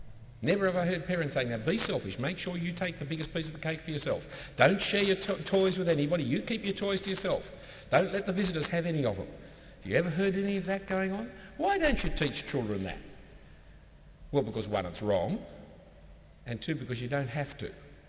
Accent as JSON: {"language": "English", "country": "Australia", "said": "I cannot take the advantages of being an Australian without taking responsibility for what we as Australians have done."}